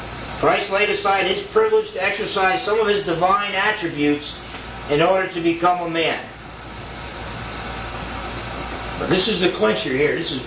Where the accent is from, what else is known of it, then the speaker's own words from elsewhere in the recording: New Jersey, United States; he said, where are you from? I said, New Jersey. He said, you sound like you're from New Jersey.